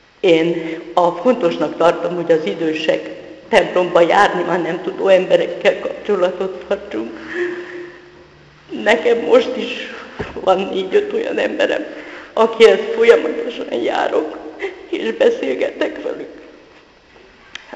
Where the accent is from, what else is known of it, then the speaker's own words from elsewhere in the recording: Soroksár, Budapest, Hungary; 1955-ben születtem, és azóta több mint 62 éve itt élek Soroksáron.